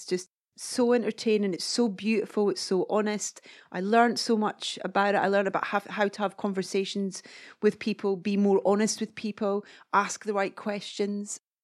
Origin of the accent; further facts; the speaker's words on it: Scotland, United Kingdom; I'm Scottish